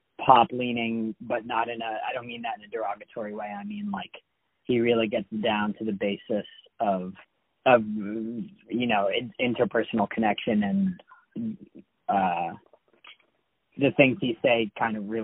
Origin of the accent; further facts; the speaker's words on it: Vermont, United States; we're from Vermont, and he was living in Vermont for, a while after high school and just making music videos for everybody up here